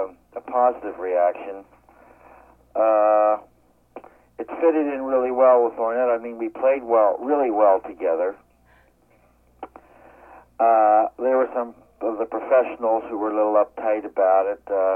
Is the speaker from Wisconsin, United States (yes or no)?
no; Pittsburgh, Pennsylvania, United States; now in New York, United States; I was born and raised in Pittsburgh, you see, and I graduated from Carnegie Institute there with the bachelor's.